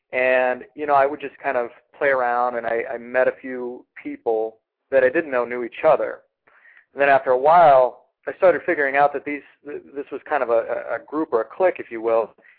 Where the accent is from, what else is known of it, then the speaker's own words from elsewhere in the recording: Iowa, United States; Well, I have lived 27 years, and I'm originally from Iowa